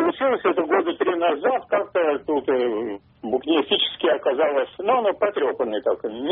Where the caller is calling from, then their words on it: Orenburg, Orenburg Oblast, Russia; Я из Оренбурга, у нас уже полтретьего.